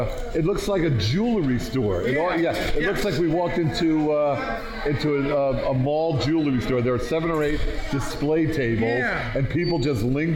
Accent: New Jersey, United States; Born and bred in Jersey.

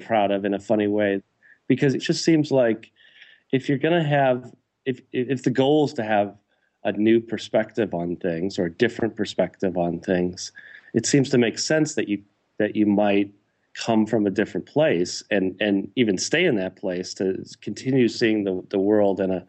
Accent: United States; I am an American photographer. I happen to be, I think, better photographing in America than elsewhere.

